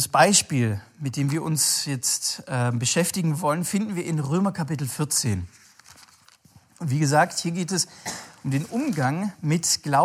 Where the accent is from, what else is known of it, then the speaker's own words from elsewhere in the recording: Schwäbisch Gmünd, Baden-Württemberg, Germany; also wo ich herkomme, in Schwäbisch Gmünd